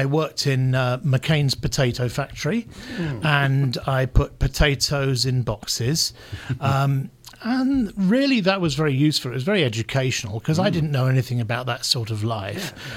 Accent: London, United Kingdom; yes, I'm from London, but I wasn't from the middle of London where everything happens. Mm-hmm. I was, you know, I was born and brought up in the suburbs. I lived in a different suburb.

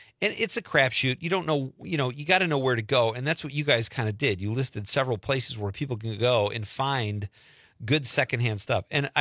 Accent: Wisconsin, United States; also born or lived in Seattle, United States / Arkansas, United States; We spent 8 years in Arkansas after 40 years in Seattle and now 9 in my home state of Wisconsin.

